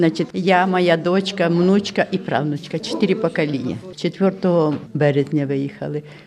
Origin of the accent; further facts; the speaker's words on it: Bakhmut, Donetsk Oblast, Ukraine; Бахмут. Донецька область, Бахмут.